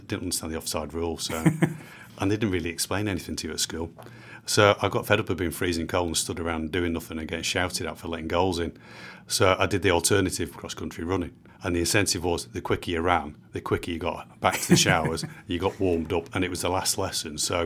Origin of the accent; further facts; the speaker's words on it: Manchester, North West England, United Kingdom; Manchester being my hometown.